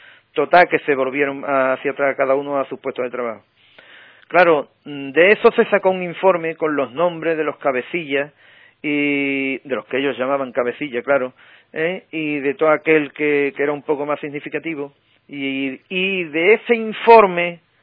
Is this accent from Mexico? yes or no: no; San Fernando, Andalusia, Spain; now in Puerto Real, Spain; porque yo, aunque vivo en Puerto Real, soy de San Fernando